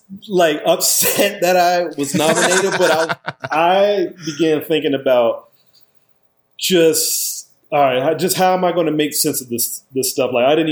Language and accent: English; Charleston, United States; now in Baltimore, United States; That's where I live. Born and raised in Charleston.